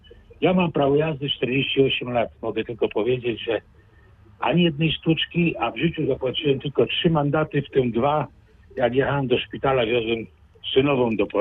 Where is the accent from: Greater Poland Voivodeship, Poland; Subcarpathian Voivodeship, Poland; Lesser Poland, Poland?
Greater Poland Voivodeship, Poland; Nowy Tomyśl; jestem z Nowego Domyśla.